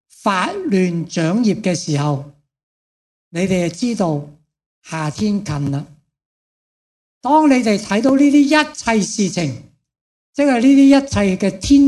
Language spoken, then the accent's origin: Chinese; Hong Kong; born there; 不过我生在这个香港这个地方呢，我们很蒙恩，很多的灾难呢似乎离我们很遥远咁样。